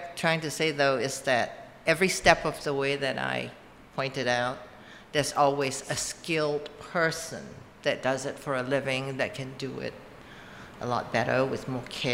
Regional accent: Malaysia; moved away; when I came from Malaysia, I had no idea. I didn't know how to dress for the winter.

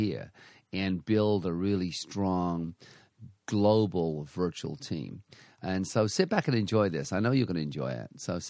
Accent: United Kingdom; now in Canada; I'm from Britain originally. So our children grew up in Canada.

